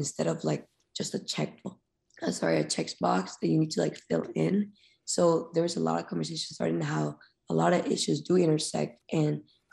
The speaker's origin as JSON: {"language": "English", "country": "Honduras", "moved": "yes", "lives_now": "United States", "said": "Me, myself, I am an immigrant from Honduras. I moved here 6 years ago"}